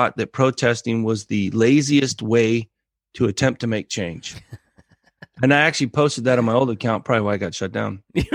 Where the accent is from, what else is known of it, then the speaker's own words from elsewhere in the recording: United States; Yeah, that's my tribe. I'm American.